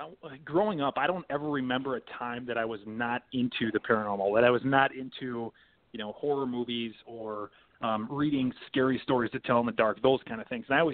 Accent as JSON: {"language": "English", "region": "Minnesota", "country": "United States", "said": "We're from it's a small farming community that's about 30 to 40 miles west of Minneapolis, Minnesota."}